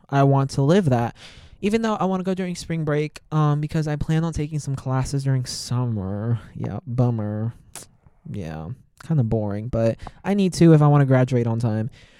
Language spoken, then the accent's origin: English; United States; born there; Because I am already, obviously, I'm an American citizen, born here, born in this place. But my parents are Mexican born